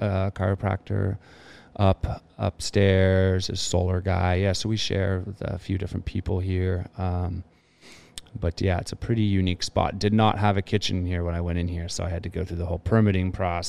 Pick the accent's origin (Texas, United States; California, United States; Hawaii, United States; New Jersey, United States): California, United States; Half Moon Bay; I was always kind of looking down in my hometown here in Half Moon Bay.